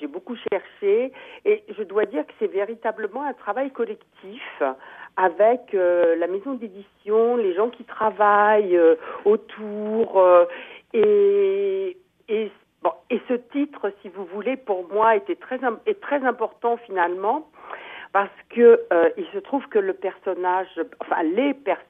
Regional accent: France; Je suis française, j'habite en France.

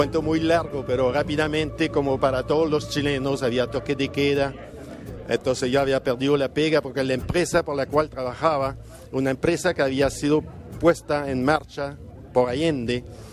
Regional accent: Quebec, Canada; moved away as an adult; cuando llegué a Chile y viví esos 6 años fantásticos. Y normalmente no volvía a mi tierra, pero fue el golpe que me obligó a retroceder y volver a Quebec.

